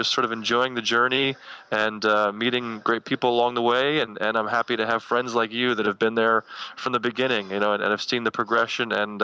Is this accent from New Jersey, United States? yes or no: yes; New Jersey, United States; I grew up in New Jersey, and we used to come to New York City a lot as a child